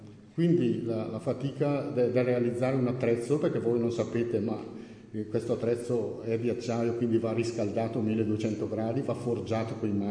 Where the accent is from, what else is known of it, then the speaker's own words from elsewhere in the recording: Lombardy, Italy; io sono un bresciano della Valle Camonica